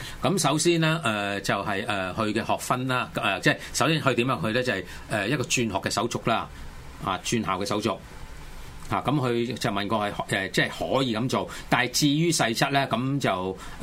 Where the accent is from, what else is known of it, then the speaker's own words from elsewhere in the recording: Hong Kong; 終於咧做翻實事，即係協助我哋香港人啦